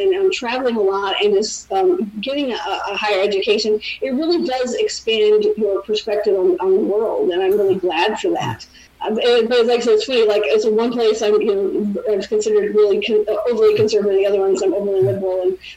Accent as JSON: {"language": "English", "region": "Michigan", "country": "United States", "tie": "born or raised there", "lives_now": "United Kingdom", "said": "because I grew up in Michigan, which is kind of, it's a more Democratic oriented, but I grew up in a very conservative community, very much Republican kind of dominated. So moving to the UK was really an eye-opener"}